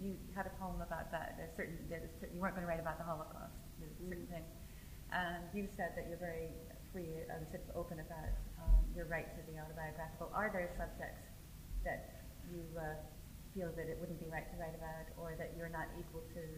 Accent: United States; for me as an American living here

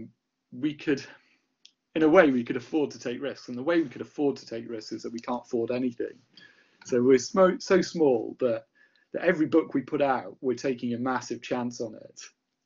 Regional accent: Lancaster, North West England, United Kingdom; in my little small record shop in Lancaster, where I grew up in the Northwest

